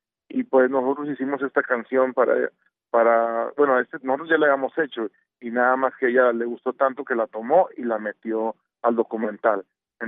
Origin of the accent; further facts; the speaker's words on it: Gómez Palacio, Durango, Mexico; Somos mexicanos, somos del norte, somos Gómez Palatinos, somos laguneros